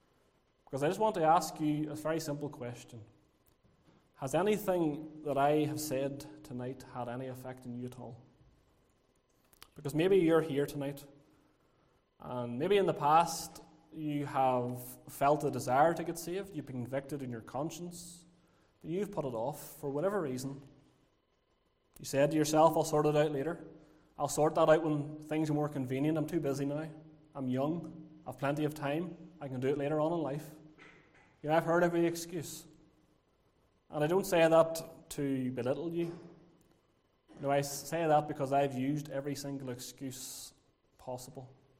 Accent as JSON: {"language": "English", "town": "Lurgan", "region": "Northern Ireland", "country": "United Kingdom", "also_born_or_lived": "Liverpool", "accent": "Lurgan", "said": "they're wondering where my Scouse accent is. But I have a Lurgan accent instead, so I don't know which is better or which is worse."}